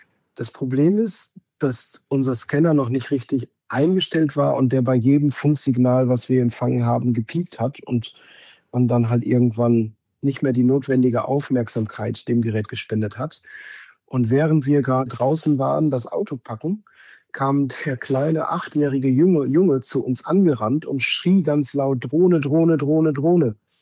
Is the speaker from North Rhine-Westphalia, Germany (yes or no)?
yes; Essen, North Rhine-Westphalia, Germany; Jetzt gerade erreicht ihr mich in Essen, in meiner Heimat